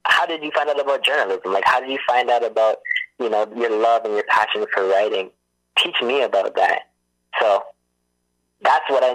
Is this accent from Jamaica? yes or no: no; Hamilton, Ontario, Canada; Yes, born and raised in the Hammer.